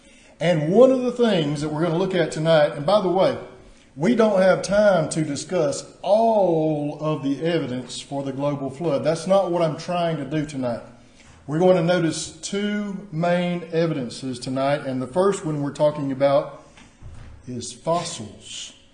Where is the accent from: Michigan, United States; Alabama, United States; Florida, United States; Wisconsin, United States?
Alabama, United States; When I was growing up in South Alabama, I grew up way out in the woods, and there was a place close to my house where I could go down to this creek